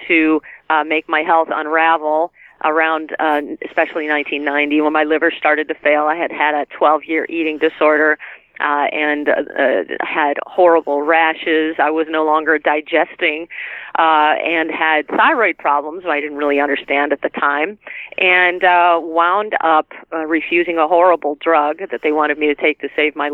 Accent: Michigan, United States; like the plastic that I grew up with in the Midwest in Michigan.

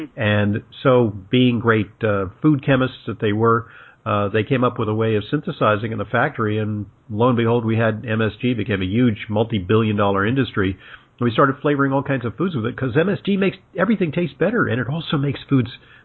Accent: West Coast, United States; I don't know about New York. I grew up on the West Coast.

